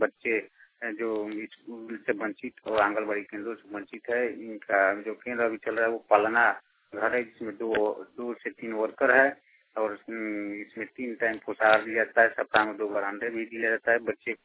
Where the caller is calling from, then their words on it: Motihari, Bihar, India; मुतिहारी से बोल रहा हूँ।